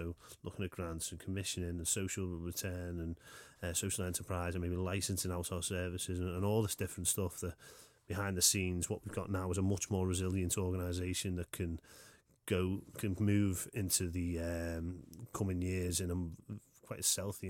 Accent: Liscard, North West England, United Kingdom; You know, Liscard, I grew up in Liscard

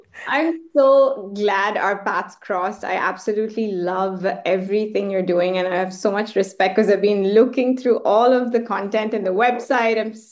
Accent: Muscat, Oman; also born or lived in Chennai, India; I think my parents moved when I was maybe 1.5, 2 years old. So I grew up in Muscat in Oman, in a country in the Middle East called Oman.

